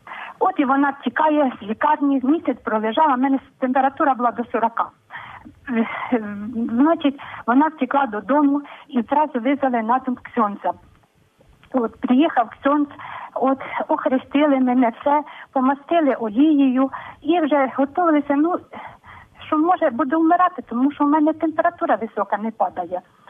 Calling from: Khmilnyk, Vinnytsia Oblast, Ukraine; Я з Хмельника. Я народилася в 62-му році. Ну, 62-й рік, грудень місяць, 24 грудня.

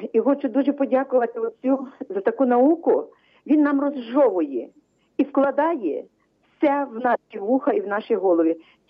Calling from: Kamianets-Podilskyi, Khmelnytskyi Oblast, Ukraine; Кам'янець-Подільський.

